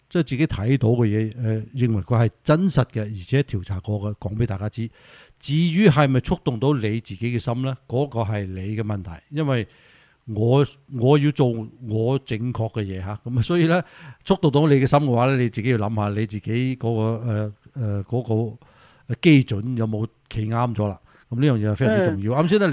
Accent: Taishan, Guangdong, China; 我都是台山人。

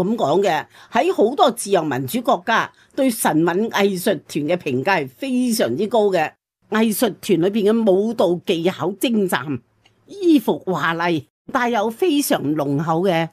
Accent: Hong Kong; 作为香港人系一定要关心噶噃

